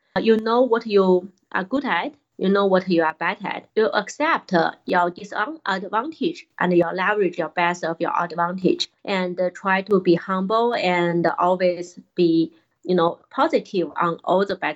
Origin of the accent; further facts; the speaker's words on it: China; So my cultural background, I was born in China, and I used to learn Chinese, and I grew up in China. For work, I used to work in Dublin, in Japan, in different countries.